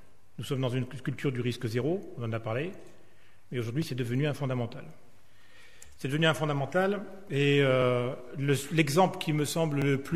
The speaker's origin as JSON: {"language": "French", "town": "Pont-l'Abbé", "region": "Brittany", "country": "France", "said": "pris un risque parce que je suis de Pont-l'Abbé."}